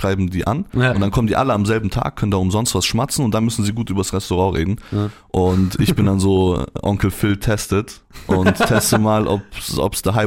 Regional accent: Munich, Bavaria, Germany; Ich kenne ja München, ich bin hier aufgewachsen, cool. Ich lebe seitdem ich denken kann hier

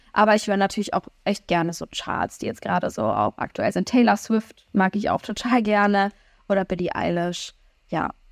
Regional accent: Koblenz, Rhineland-Palatinate, Germany; born there; Tatsächlich komme ich gebürtig aus Koblenz. Also das ist nochmal so ein bisschen so eine Stunde von Köln. Ich bin dann aber nach Köln gezogen und von Köln nach München.

